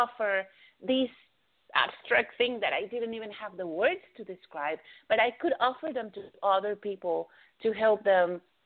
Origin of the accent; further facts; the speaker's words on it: Mexico; English is a second language; moved away; when I grew up in Mexico